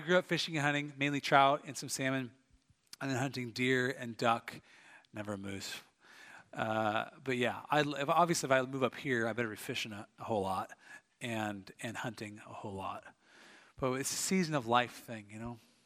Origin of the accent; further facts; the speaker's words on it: Tacoma, Washington, United States; So I grew up near Seattle, Tacoma. It says there's 52 inches a year, and it says there's only 35 inches of rain here.